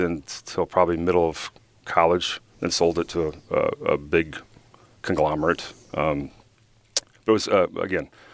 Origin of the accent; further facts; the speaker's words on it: Rock Island, Illinois, United States; born there; Yeah, I was born in Rock Island, Illinois.